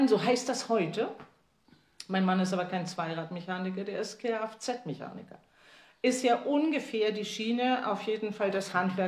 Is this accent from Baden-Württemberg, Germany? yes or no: no; Rostock, Mecklenburg-Vorpommern, Germany; Ich komme aus Rostock.